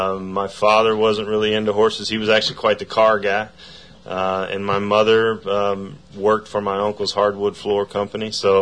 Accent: Frierson, Louisiana, United States; But no, I'm from a small cattle town, actually, in northern Louisiana called Frierson. Population about 800.

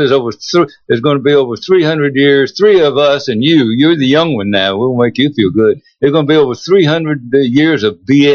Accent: Kentucky, United States; I grew up on Dixiana.

